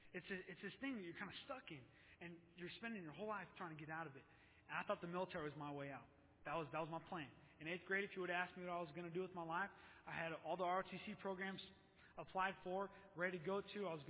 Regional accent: Santa Clara, California, United States; I grew up in Santa Clara, California. North Valley Baptist Church, my home church, Pastor Jack Trever.

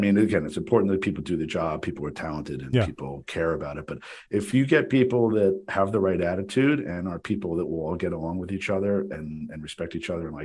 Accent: Paramus, New Jersey, United States; I grew up with you in Paramus

